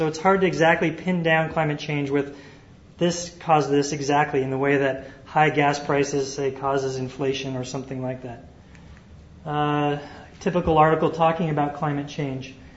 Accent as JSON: {"language": "English", "region": "Alaska", "country": "United States", "said": "I'm from Alaska. We're all for global warming."}